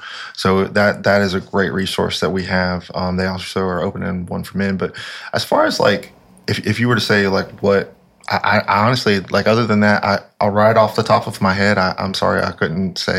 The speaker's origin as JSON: {"language": "English", "region": "Appalachia", "country": "United States", "said": "but as an Appalachian, I think that we all carry certain traits that, like, we're very self-sufficient."}